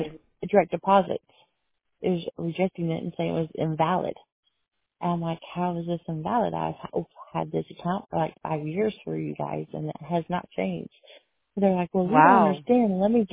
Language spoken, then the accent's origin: English; Smoky Mountains, United States; I'm from the Smoky Mountains, and I've never had this happen to me ever before.